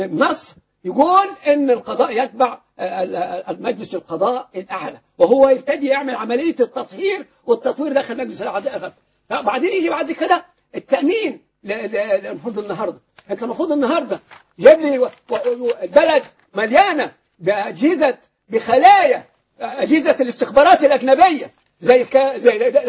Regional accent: Egypt; أنا أحد أبناء مصر الذين يدعمون هذه الثورة

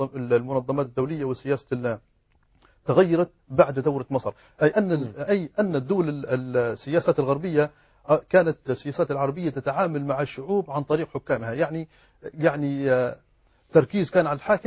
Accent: Libya; فمحصلناش الفرصة احنا كليبيين ان نعبر عن رأينا

